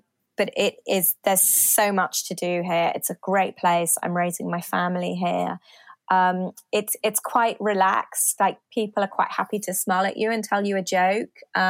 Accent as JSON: {"language": "English", "town": "Shalford", "region": "South East England", "country": "United Kingdom", "tie": "born or raised there", "said": "I grew up in the Surrey Hills, which is in the south part of England, in a little village called Shalford, which is very close to Guildford. It's classic commuter belt, I suppose, to London. It's a really beautiful place."}